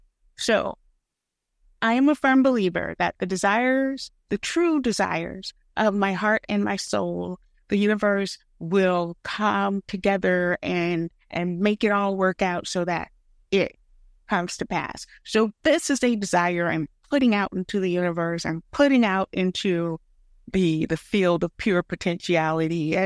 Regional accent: the South, United States; I say this as a writer. I say this as a Southerner.

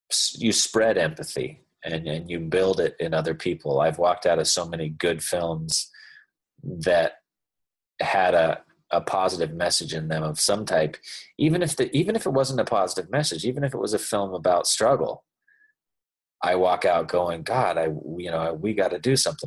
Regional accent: United States; Well, as an American, we're so spoiled.

